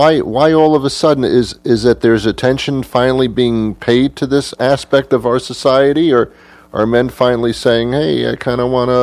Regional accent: New York, United States; I grew up in New York. Bloomingdale's was like 3 blocks away from me.

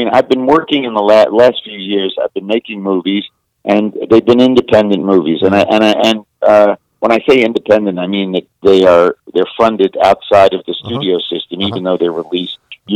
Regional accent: Brooklyn, New York, United States; So yeah, I mean, I'm a Brooklyn boy. I grew up in Brooklyn

